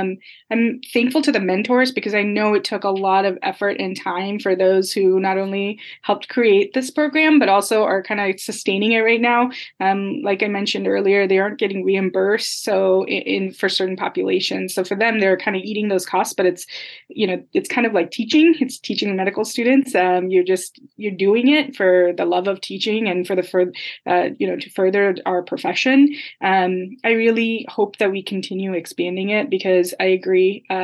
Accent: Kansas City, United States; So I am from the Kansas City area, and I found out about it.

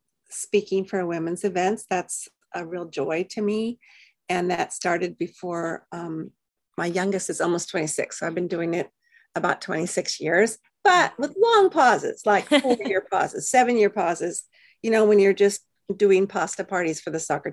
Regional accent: California, United States; I live on the central coast of California. I'm from Southern California, but I married a man from Iowa who never wanted to move back.

